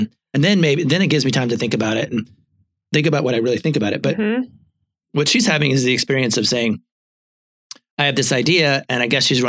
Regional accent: Virginia, United States; Because I grew up in Southwest Virginia, and the main sort of industry in Southwest Virginia is the railroad.

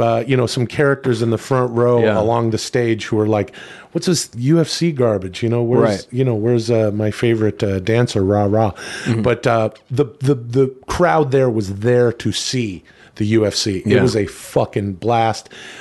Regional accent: Ladner, British Columbia, Canada; I love talking about my hometown, Ladner.

